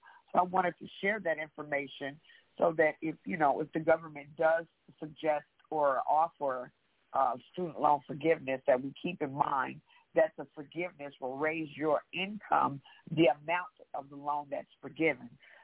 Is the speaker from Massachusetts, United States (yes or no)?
no; St. Louis, Missouri, United States; also born or lived in Memphis, Tennessee; I am from St. Louis by way of Memphis, Tennessee.